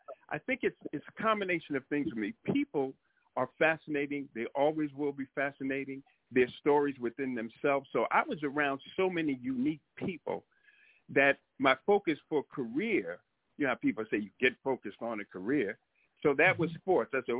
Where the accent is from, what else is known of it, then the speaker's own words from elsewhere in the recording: Yonkers, New York, United States; born there; Yes, I was born in Yonkers, New York, which is, you know, right up the way. Yonkers, New York, a very unique place, in a housing project called the Schlobaum Housing Project, which is kind of infamous in its own way.